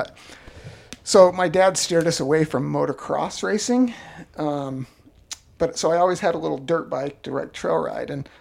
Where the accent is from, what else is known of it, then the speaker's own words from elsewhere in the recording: Utah, United States; so I could go up into the hills and like the mountains behind where I grew up and down in Utah County.